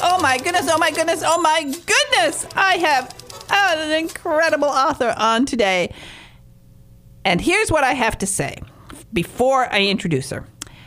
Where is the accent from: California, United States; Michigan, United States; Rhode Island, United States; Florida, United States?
Michigan, United States; moved away as an adult; now in England; When I was 21, I moved from Michigan. I moved to England and bought a house 30 minutes from Steventon.